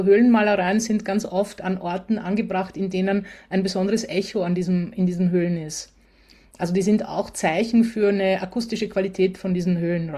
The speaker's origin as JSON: {"language": "German", "country": "Austria", "said": "ich als Österreicherin konnte endlich den Ort besuchen."}